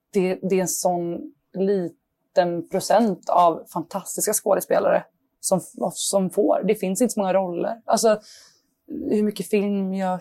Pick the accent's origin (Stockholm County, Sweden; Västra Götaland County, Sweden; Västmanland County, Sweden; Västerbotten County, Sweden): Västra Götaland County, Sweden; born or raised there